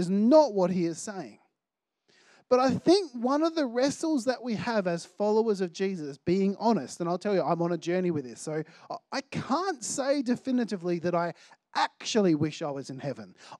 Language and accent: English; Australia; I grew up in Australia. I was born in Australia. It wasn't until I travelled overseas, and I was about 20 by the time I actually travelled overseas for the first time.